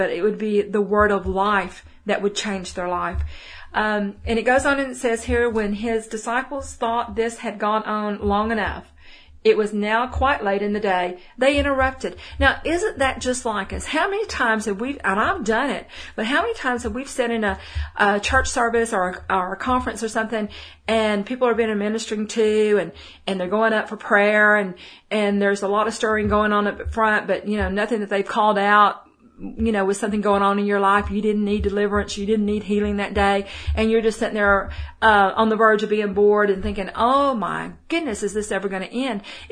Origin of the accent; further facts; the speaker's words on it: Texas, United States; accent: Texas; That's my little Texas accent there.